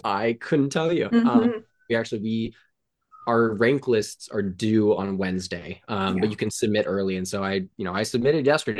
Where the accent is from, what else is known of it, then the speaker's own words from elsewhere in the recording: Phoenix, Arizona, United States; now in Tucson, United States; There's something about the sense of community here in Tucson that I just didn't get growing up in Phoenix.